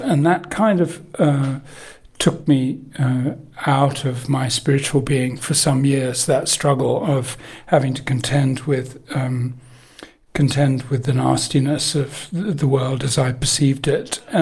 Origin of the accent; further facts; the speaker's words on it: England, United Kingdom; also born or lived in Italy / Asia; Well, I am English-Italian. I was brought up in England, but I've lived in Italy for more time than in England and spent many years in Asia.